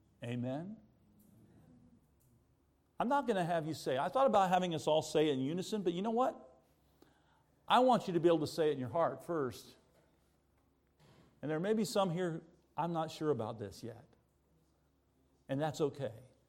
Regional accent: Orlando, Florida, United States; And I can tell them I live in Orlando. Well, I'm from Orlando, near Disney World.

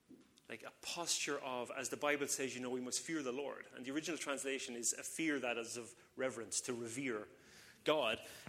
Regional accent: Ireland; So, like, where I grew up in Ireland is like a tiny, small town. There's like, there's a post office, a shop, and a pub, and a gas station.

